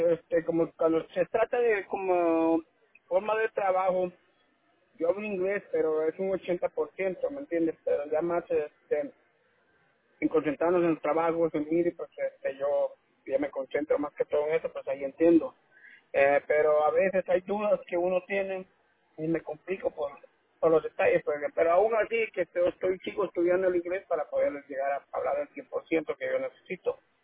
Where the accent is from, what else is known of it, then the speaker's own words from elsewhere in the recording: Guatemala; como yo soy de Guatemala.